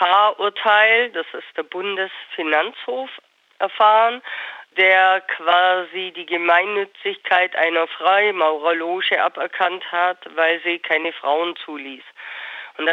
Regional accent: Memmingen, Bavaria, Germany; born there; Also ich als gebürtige Memmingerin werde davon ausgeschlossen.

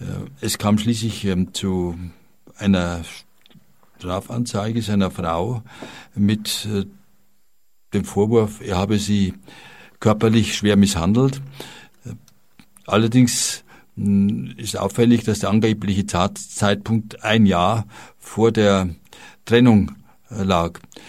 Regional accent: Bavaria, Germany; also auch bei uns in Bayern möglich sein kann.

